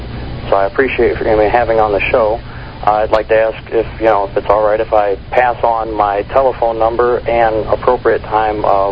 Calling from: Indiana, United States; I'm calling from Northwest Indiana, just outside of Chicago.

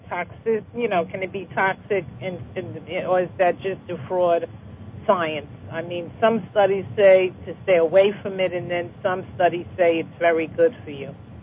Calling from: New York, United States; I'm calling from New York.

